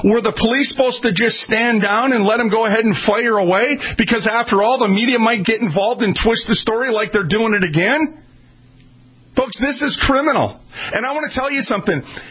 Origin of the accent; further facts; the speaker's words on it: Minneapolis, Minnesota, United States; I'm from Minneapolis. That area, I drove down there right after it happened.